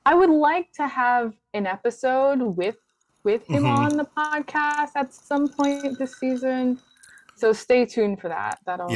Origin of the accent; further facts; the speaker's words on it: United States; the one best thing about being an American is that we don't need to have travelers' visas. Like our passport really takes us far.